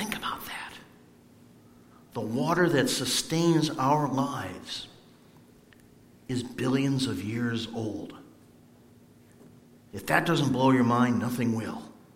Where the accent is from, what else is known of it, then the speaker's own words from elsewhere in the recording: Meriden, Connecticut, United States; That's more than twice the size of my hometown of Meriden.